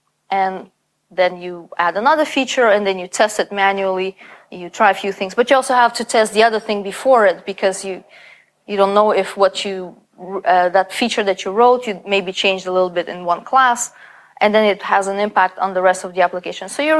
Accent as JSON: {"language": "English", "country": "Canada", "said": "And I come from Canada."}